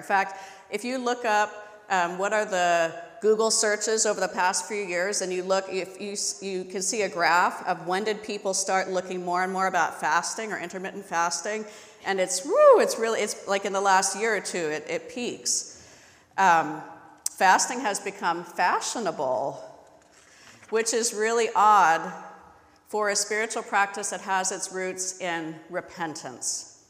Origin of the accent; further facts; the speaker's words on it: Southwest, United States; at least where I grew up in the American Southwest in the 70s and 80s.